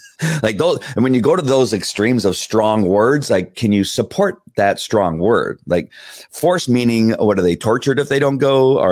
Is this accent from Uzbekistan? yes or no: no; India; English is a second language; now in United States; It's happening here, ma'am. I'm from India.